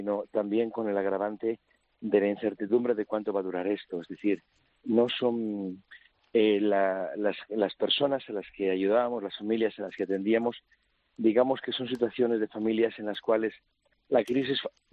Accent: Madrid, Community of Madrid, Spain; also born or lived in Cuenca; desde que era muy chico en Madrid. Lo que pasa es que he estado en muchos sitios y he cogido acentos un poco de varios.

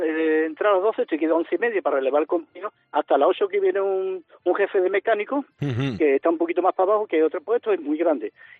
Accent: Andalusia, Spain; Y yo soy andaluz y yo no salgo de Andalucía, pero me gustan las maravillas de España.

